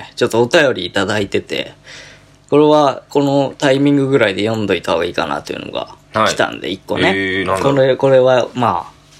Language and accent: Japanese; Okayama, Japan; 私は岡山県の北部に生まれ